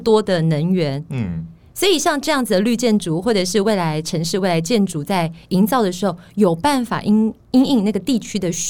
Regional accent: Taiwan; 可是这就很对于我们台湾人理解

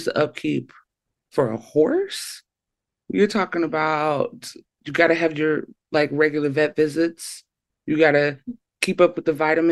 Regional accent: Athens, Alabama, United States; also born or lived in Huntsville; I was born in Huntsville Hospital. That's Huntsville, Alabama. I was raised in Athens, Alabama.

